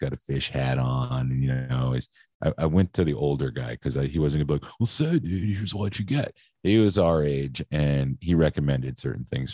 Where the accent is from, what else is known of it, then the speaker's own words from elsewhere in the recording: Mansfield, Pennsylvania, United States; so I could go visit my aunt and uncle in Pennsylvania, where Jeff and I grew up in Mansfield.